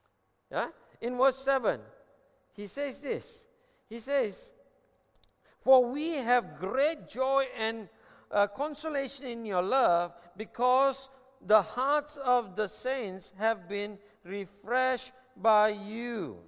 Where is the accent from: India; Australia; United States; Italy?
India; I am Indian by birth, but I grew up with Chinese.